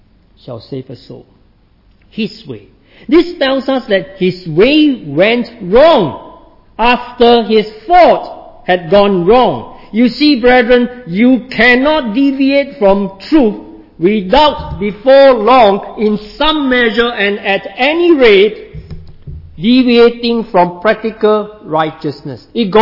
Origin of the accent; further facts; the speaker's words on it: Singapore; those of us who are in Asia and in my home country, Singapore, we are following the same